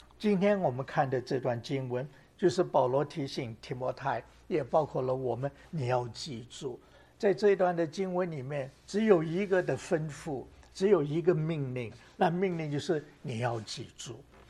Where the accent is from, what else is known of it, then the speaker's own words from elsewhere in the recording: China; 我就会想起我们中国人都很熟悉的，最近这2-3年很熟悉的不忘初心。